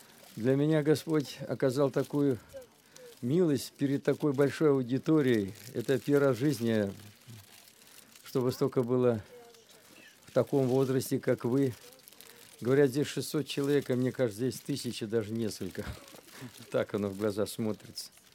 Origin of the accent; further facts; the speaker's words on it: Azerbaijan; moved away as an adult; also born or lived in Kholmskaya, Krasnodar Krai; now in Russia; Я родился в Краснодарском крае, в Абинском районе, в станице Холмской. И мне еще года не исполнилось, родители возвратились опять в Азербайджан, на родину. Они все оттуда были.